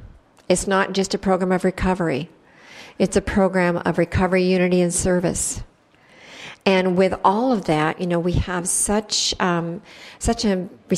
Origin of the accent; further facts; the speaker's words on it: Washington, United States; Now, I come from Washington State, and I forgot to mention that.